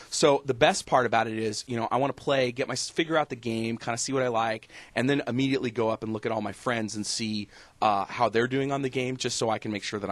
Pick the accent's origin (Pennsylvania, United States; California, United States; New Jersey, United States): California, United States; I'm from the Bay Area.